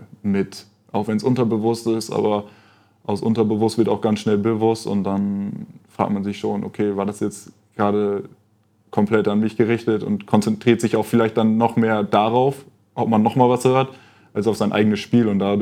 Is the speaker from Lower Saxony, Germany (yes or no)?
yes; Leer, Lower Saxony, Germany; Ich komme aus Leer, bin jeden Tag mit dem Auto hergefahren.